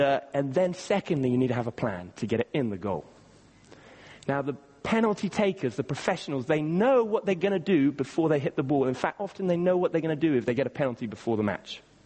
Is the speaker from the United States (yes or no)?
no; Kenya; When I was growing up, I was growing up in Kenya in East Africa